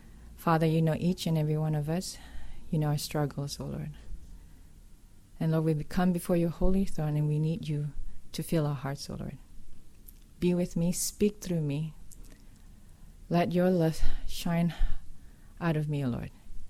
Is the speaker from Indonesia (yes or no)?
yes; Indonesia; I am from Indonesia. How many of you been to Indonesia?